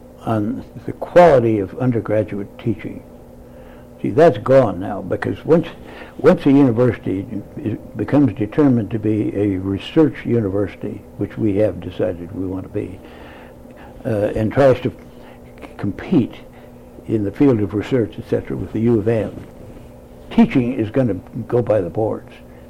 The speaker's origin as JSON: {"language": "English", "town": "Portland", "region": "Oregon", "country": "United States", "tie": "born or raised there", "also_born_or_lived": "Seattle / California", "said": "I grew up in Portland and lived in Seattle for 13 years, and 18 years in Portland, 13 years in Seattle, and 5 years or so down in Santa California."}